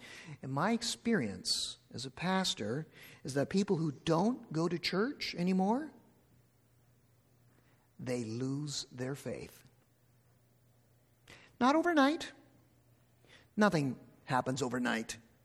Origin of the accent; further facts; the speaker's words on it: Blythe, Ontario, Canada; As many of you know, I grew up in Blythe, Ontario. Grew up on a farm. We were a farm family.